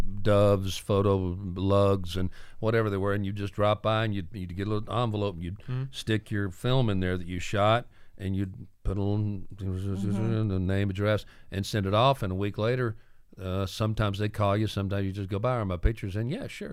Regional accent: Bowdoin, United States; I'm going to Bowdoin this weekend to my hometown

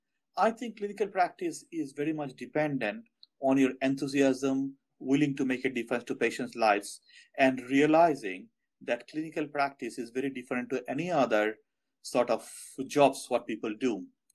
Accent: England, United Kingdom; born and brought up in England or in the UK

